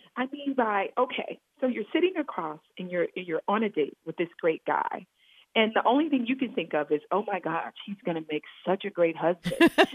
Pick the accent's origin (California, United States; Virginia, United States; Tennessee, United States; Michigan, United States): Tennessee, United States; Memphis; growing up in Memphis, Tennessee